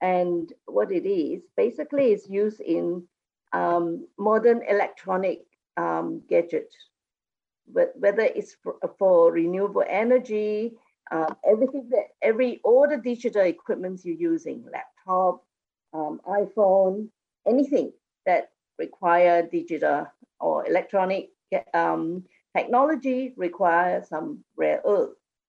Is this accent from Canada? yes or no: no; Kuantan, Pahang, Malaysia; And Kuantan is my hometown.